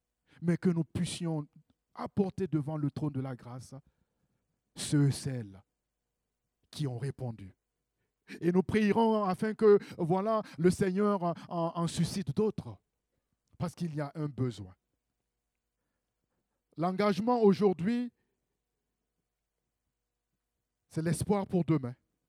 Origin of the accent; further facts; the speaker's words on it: Burkina Faso; Je connais bien ce pays parce que je viens du Burkina.